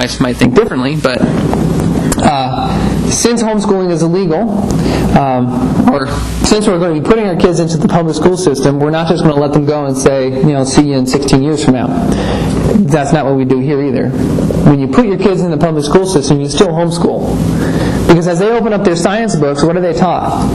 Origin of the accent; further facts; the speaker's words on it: Netherlands; However, since I grew up in the Netherlands, I took German for 6 years throughout my schooling through there.